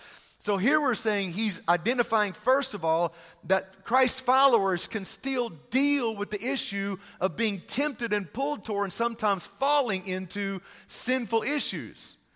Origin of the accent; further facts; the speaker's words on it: Texas, United States; That's kind of Texas Greek. For those of you that are wondering, I grew up in Texas and I can't really say it like a Greek person could.